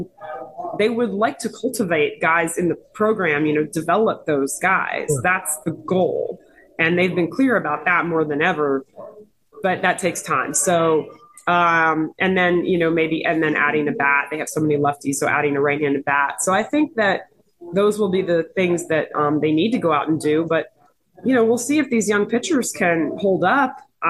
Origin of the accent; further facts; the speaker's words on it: Miami, Florida, United States; I'm from Miami. It was the same way in Miami.